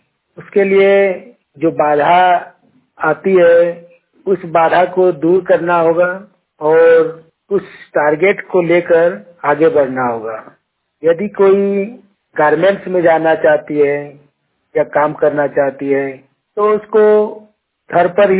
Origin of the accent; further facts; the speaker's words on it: Jharkhand, India; ग्राम कसमार टट्टी, पंचायत कसमार, जिला बोकारो, राज्य झारखंड का निवासी हूँ।